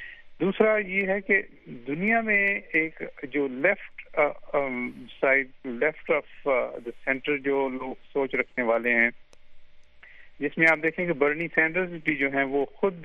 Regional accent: Pakistan; unfortunately میں پاکستانی ہوں

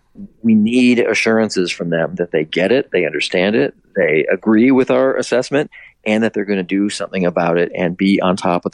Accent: Minnesota, United States; So I'm from Minnesota, and our relationship with our state folks

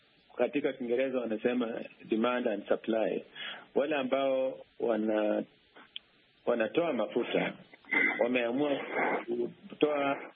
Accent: Kenya; kwa sababu mimi ni Mkenya

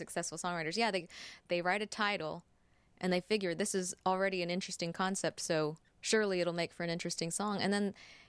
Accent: Texas, United States; also born or lived in New York; So Texas is all I have known, but it is not where I was born.

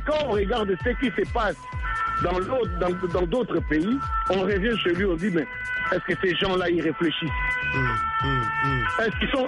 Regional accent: DR Congo; Nous, on a grandi dans ces pays-là. On a grandi au Congo.

